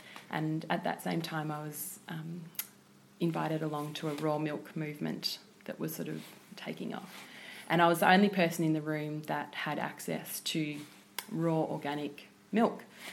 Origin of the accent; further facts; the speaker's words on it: Lakes Entrance, Victoria, Australia; I was born into the dairy industry. I grew up in Lakes Entrance, and we had a unique situation where we had a dairy farm, we milked cows, and then we also had a factory next door to that dairy where we made ice cream